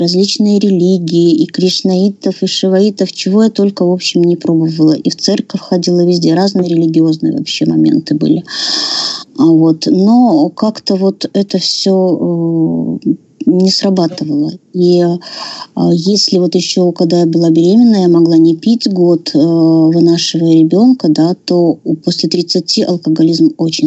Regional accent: Belarus; Итак, я из Беларуси. У меня 3 года 7 месяцев трезвости, мне 44 года

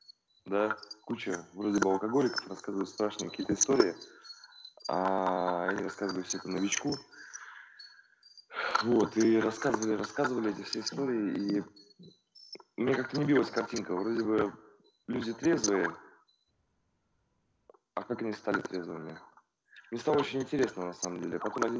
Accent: Saint Petersburg, Russia; Ну, я вообще из Петербурга, вот, там такой город жесткий.

